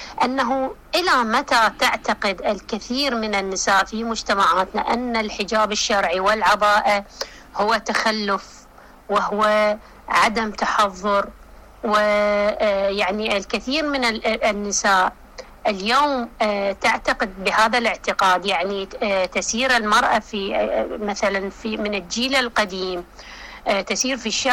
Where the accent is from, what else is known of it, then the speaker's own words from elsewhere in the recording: Iraq; accent: Iraqi; مثل ما نقول في لهجتنا العراقية أنها كشخة